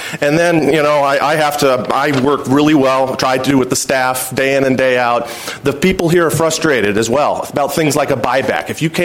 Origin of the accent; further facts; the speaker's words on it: Washington, United States; I grew up on the Lewis River, just up the road from here, and it's a special place